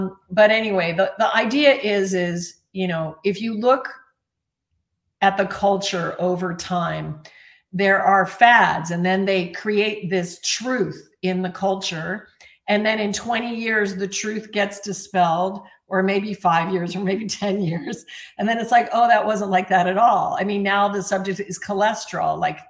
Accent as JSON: {"language": "English", "region": "Alaska", "country": "United States", "tie": "born or raised there", "said": "I was raised in Alaska, actually, on game meat. My dad was a hunter and a pilot."}